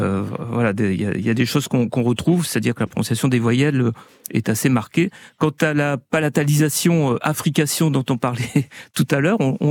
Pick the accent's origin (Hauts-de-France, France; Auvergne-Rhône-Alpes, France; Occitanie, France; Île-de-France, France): Hauts-de-France, France; Voilà, ça peut marquer assez nettement le fait qu'on est du Nord et de la Picardie.